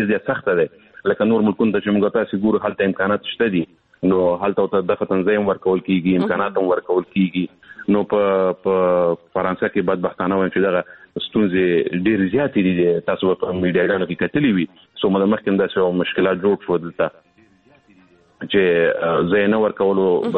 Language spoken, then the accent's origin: Pashto; Afghanistan; زه افغان یم،